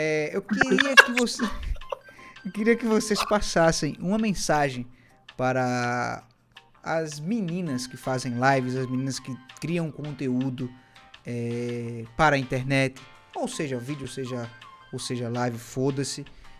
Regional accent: Northeast Region, Brazil; é porque eu sou nordestino, não ter essas linguagens assim abruptas, eu não conheço. Eu peço até desculpa por ser da região que não tem água do Nordeste.

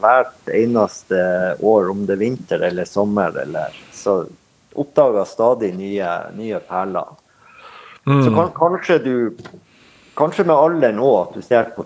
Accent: Kabelvåg, Nordland, Norway; Jeg er fra Kabelvåg.

